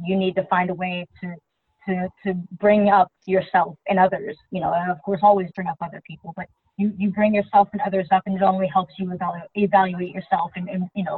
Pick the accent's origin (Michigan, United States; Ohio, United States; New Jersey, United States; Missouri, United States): Ohio, United States; I'm from Northeast Ohio.